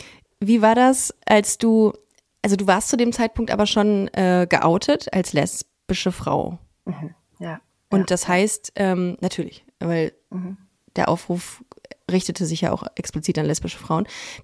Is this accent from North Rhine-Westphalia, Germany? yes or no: yes; Düsseldorf, North Rhine-Westphalia, Germany; also born or lived in Cologne / Berlin; ich bin im Kaiserswerther Krankenhaus geboren, okay. Aber komme aus Grafenberg.